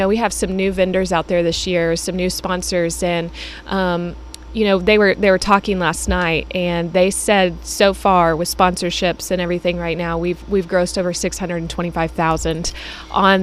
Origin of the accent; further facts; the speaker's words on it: Bartlesville, Oklahoma, United States; You know, I was born and raised in Bartlesville